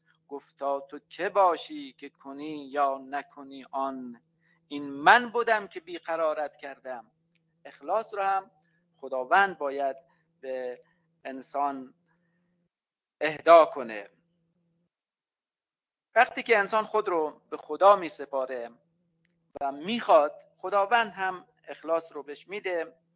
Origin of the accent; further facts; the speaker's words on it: Kerman, Iran; حالا ما که کرمانی هستیم، اهل دیار کرمان هستیم